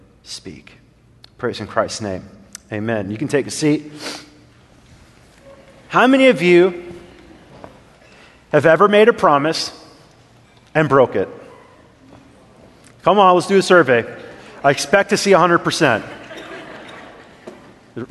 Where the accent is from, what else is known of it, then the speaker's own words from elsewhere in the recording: Wisconsin, United States; I grew up Lutheran up in Wisconsin. I don't know if anybody in the South knows what Lutheran is, but I grew up Lutheran up north